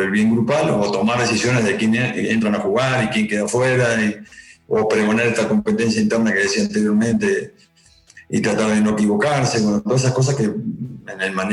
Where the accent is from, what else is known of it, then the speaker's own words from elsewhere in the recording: Uruguay; somos uruguayos y lo llevamos en la sangre